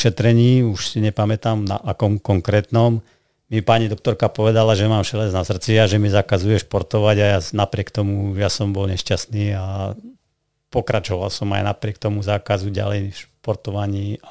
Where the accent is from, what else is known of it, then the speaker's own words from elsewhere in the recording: Martin, Žilina Region, Slovakia; Ja som rodený Martinčan, áno.